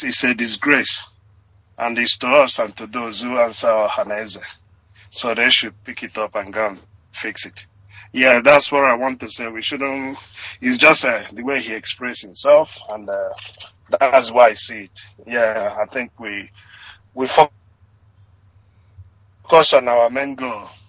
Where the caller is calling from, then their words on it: Australia; I'm calling from Australia.